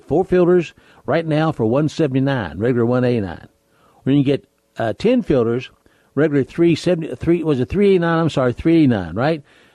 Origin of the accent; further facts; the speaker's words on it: Monroeville, West Virginia, United States; That's when they did home deliveries, and I was born in a house that's still standing in Monroeville, West Virginia. That's where I started from.